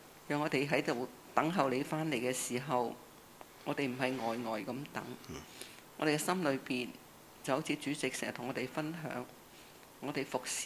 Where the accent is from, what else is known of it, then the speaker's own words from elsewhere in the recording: Hong Kong; 我哋相信我哋香港人呢個星期都經歷啲見到一啲驚天動地嘅事